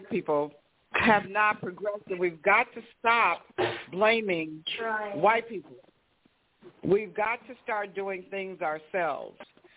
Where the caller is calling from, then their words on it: Chicago, Illinois, United States; I'm calling from Chicago